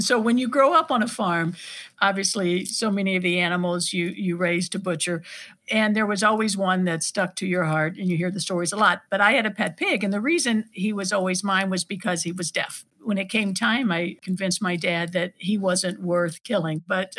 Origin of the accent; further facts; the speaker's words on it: Oran, Missouri, United States; I grew up in Oran, a small town in the Boot Hill of Missouri. Grew up with three brothers.